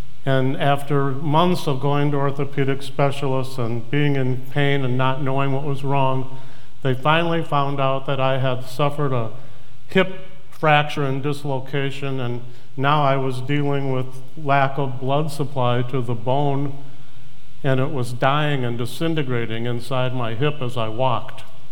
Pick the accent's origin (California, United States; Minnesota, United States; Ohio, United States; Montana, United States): Minnesota, United States; St. Paul; I was born in St. Paul, Minnesota, to a Jewish family, and I was raised in a Reformed congregation. It was called Mount Zion, by the way.